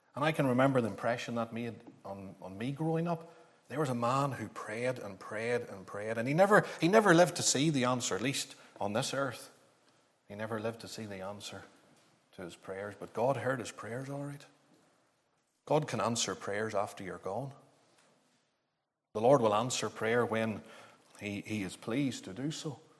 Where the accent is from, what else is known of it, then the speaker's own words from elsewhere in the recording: Clogher Valley, Northern Ireland, United Kingdom; I remember the impression that made on me as a young Christian growing up in Clogher Valley.